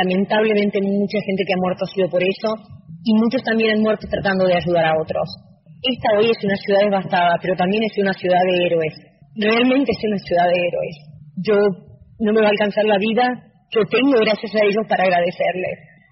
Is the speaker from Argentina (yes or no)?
yes; Argentina; moved away; si bien soy argentina y lo voy a hacer siempre, y amo profundamente a mi país, este es el lugar donde me toca vivir en este momento